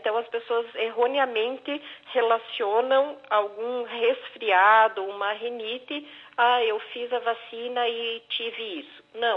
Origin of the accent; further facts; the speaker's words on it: Brazil; O uso de máscara agora é uma novidade que não é um hábito nosso enquanto brasileiros